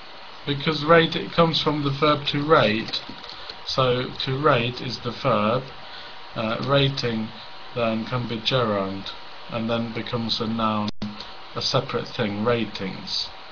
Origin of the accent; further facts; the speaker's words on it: Cambridge, East of England, United Kingdom; born there; although I was born in Cambridge, I have to say.